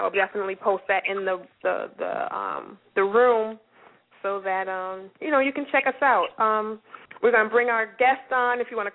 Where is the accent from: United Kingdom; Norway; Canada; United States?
United States; Massachusetts; I mean, we're from Massachusetts, so, you know, we understand the snow and everything that comes from up there.